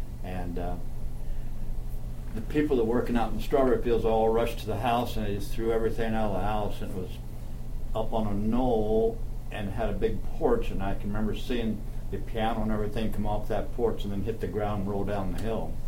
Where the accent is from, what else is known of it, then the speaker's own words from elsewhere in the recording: Patton Valley, Oregon, United States; And I was born in Portland, Oregon, and grew up on a farm in Patton Valley near Cherry Grove. And I went to high school at Gaston, Oregon, graduated in 1947.